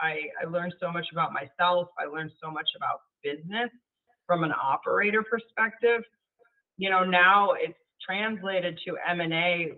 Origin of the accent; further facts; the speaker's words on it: Oregon, United States; accent: Midwestern; also born or lived in Minnesota; No, I was born in a small farming community in Minnesota, hence the Midwestern accent. But I grew up in Southern Oregon, so I'm a Pacific Northwest girl.